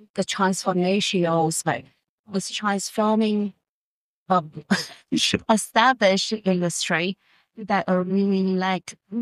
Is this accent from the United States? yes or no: no; Hong Kong; English is a second language; I'm talking about like I born and raised in Asia, but just Hong Kong.